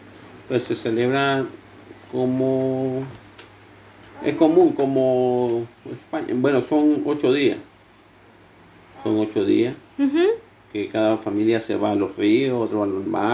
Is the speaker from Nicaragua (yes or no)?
yes; Nicaragua; tengo 42 años, soy de Nicaragua